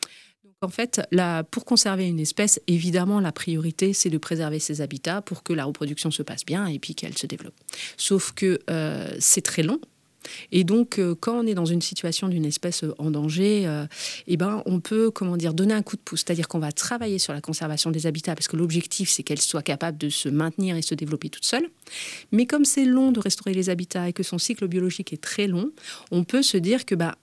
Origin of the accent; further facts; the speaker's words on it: Brittany, France; Et chez nous, en fait, en Bretagne, on a quand même maintenant 29 rivières où il y a au moins une mulette.